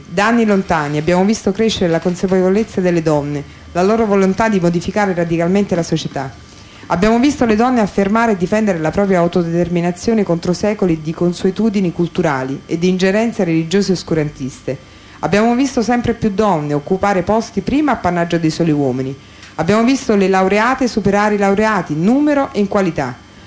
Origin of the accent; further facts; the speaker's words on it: Naples, Campania, Italy; now in Trento, Italy; io appunto non sono di Trento propriamente, ma anzi di Napoli